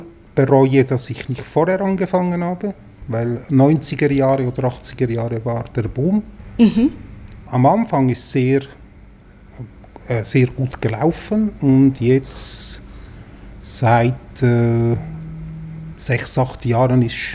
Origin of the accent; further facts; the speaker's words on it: Zurich, Switzerland; also born or lived in Italy; aus Zürich, also gebürtiger Italiener